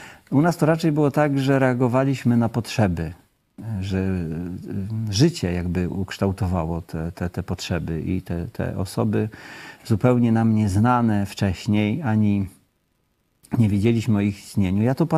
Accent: Pomeranian Voivodeship, Poland; My pochodzimy razem z żoną z Kaszub. Wychowywaliśmy się w wielodzietnych rodzinach.

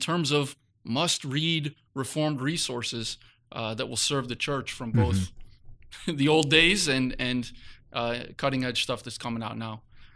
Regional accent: Northbrook, Illinois, United States; back in my hometown in Northbrook.

